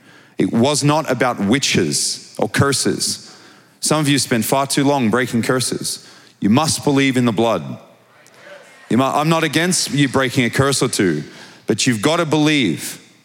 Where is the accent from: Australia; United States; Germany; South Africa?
Australia; I'm from Australia.